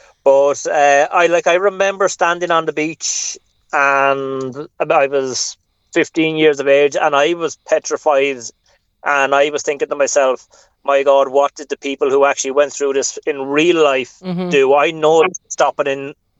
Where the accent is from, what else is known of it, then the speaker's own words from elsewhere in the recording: Wexford, Leinster, Ireland; Yes, I'm from Wexford Town.